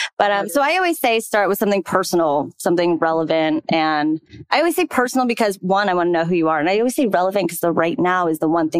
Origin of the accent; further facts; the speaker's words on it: New Jersey, United States; I'm also from New Jersey.